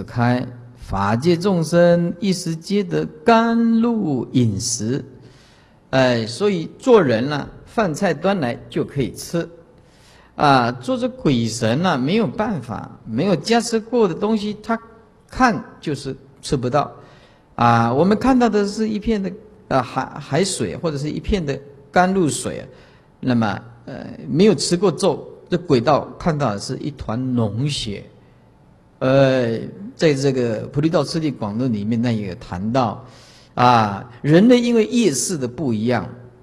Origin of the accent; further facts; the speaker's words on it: Taiwan; 不是像我们台湾人念的阿摩尼巴尼咪哄